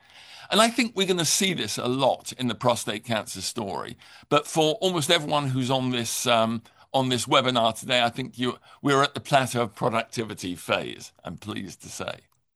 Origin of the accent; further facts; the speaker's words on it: England, United Kingdom; accent: English; moved away as an adult; now in United States; So I am obviously English. You can hear my accent. I worked in medicine in England for about 8 years before moving to the United States.